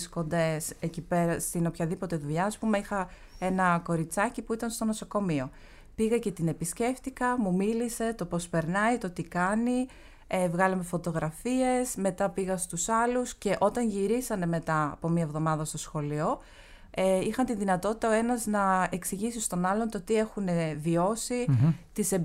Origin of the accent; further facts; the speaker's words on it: Greece; το ότι κατάγομαι από την Ελλάδα, τους αρέσει.